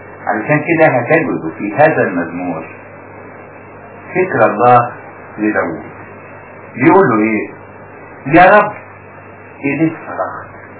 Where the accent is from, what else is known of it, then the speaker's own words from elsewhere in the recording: Upper Egypt, Egypt; وحتى عندنا في الصعيد بيسموه ببساطة النوم، يسموه الموت الصغير.